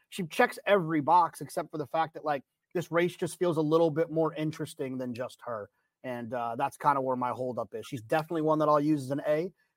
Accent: Texas, United States; Anyways, I think it's probably growing up in Texas, but these recent trips to Italy have kind of brought the Lemon back a little bit for me.

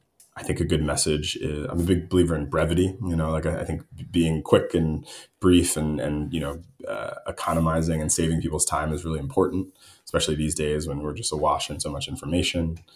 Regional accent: Narrowtown, Pennsylvania, United States; I grew up outside of Philadelphia, a place called Narrowtown, so kind of an old mill town just on the outskirts of the city.

